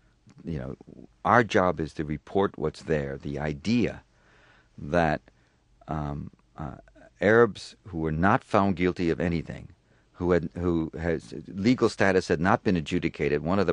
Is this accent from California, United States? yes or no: no; Chicago, Illinois, United States; I grew up in the South Side of Chicago. When I was born in 1937